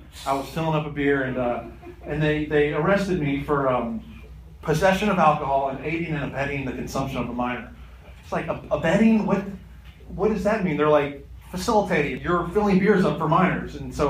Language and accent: English; Kentucky, United States; I'm from Kentucky.